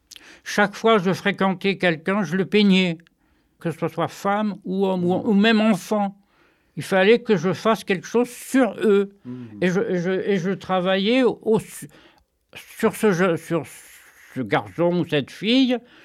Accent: Quillan, Occitanie, France; also born or lived in Paris; Ici, j'étais à Quillan dans l'Aude. Et je suis remonté ici en 1947. Mais je suis né à Paris.

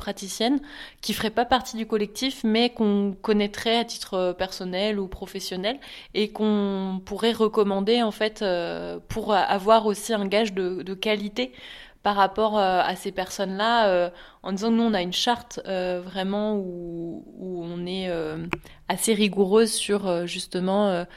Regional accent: Caen, Normandy, France; now in Royan, France; En fait, moi de base je suis normande, je viens de Caen et j'ai emménagé dans le Royan il y a un an et demi.

